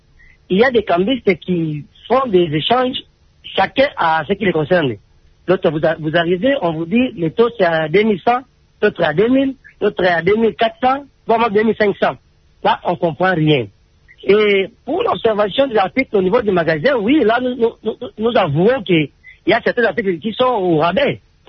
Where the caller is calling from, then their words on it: Mbandaka, Équateur, DR Congo; Moi, j'aimerais faire des petites observations ici chez nous en Mbandaka.